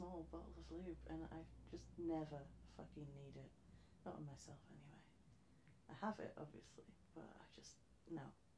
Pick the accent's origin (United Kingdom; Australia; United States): United Kingdom; but I'm British. We fucking love talking about the weather.